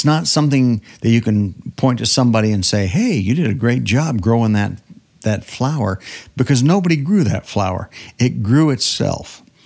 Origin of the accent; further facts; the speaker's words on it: the South, United States; Now, I grew up in the South, and pon is short for corn pone, which is like a cornbread.